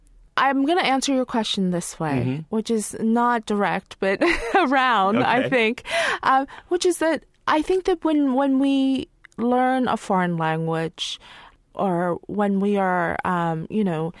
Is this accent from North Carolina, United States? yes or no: yes; Boiling Springs, North Carolina, United States; also born or lived in Saigon, Vietnam; I was born in Saigon in South Vietnam, and then I was raised, you know, or I grew up in Boiling Springs, North Carolina.